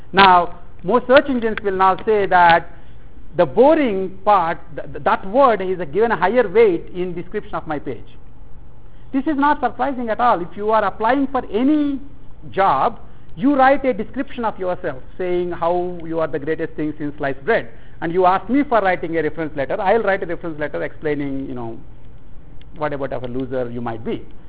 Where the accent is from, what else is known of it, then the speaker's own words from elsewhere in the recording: India; because I'm from India